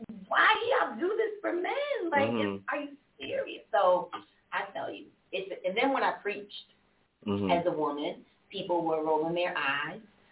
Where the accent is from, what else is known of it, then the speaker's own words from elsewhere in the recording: New York, United States; now in Atlanta, United States; And I'm from New York.